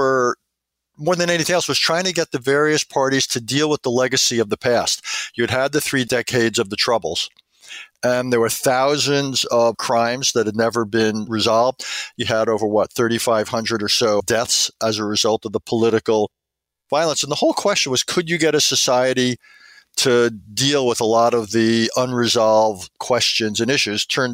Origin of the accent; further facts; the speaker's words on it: New York, United States; I grew up in New York, went to school at Oberlin, so not surprisingly, I came out of a very liberal background.